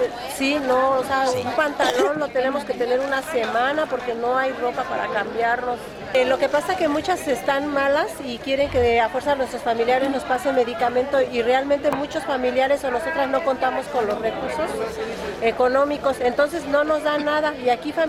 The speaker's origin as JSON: {"language": "Spanish", "region": "State of Mexico", "country": "Mexico", "said": "Del estado de México, del distrito."}